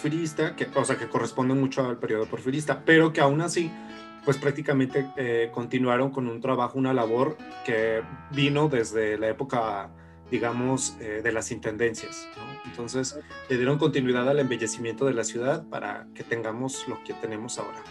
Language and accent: Spanish; Zacatecas, Mexico; Seguramente quienes somos zacatecanos y caminamos por las avenidas